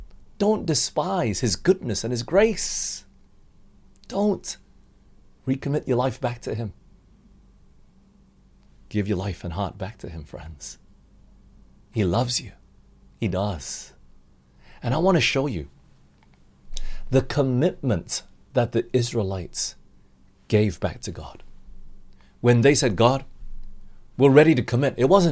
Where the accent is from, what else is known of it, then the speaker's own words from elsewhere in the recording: Australia; also born or lived in Malaysia / United States; yes, I'm Malaysian, I grew up in Australia, I've been living in US before